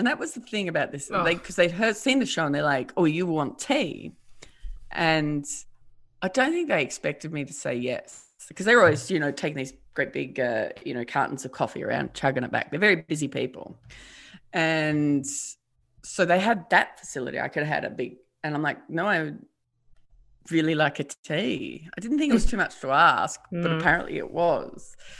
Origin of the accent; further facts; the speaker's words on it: Tasmania, Australia; the other half knew that I'm from Tasmania, not Africa.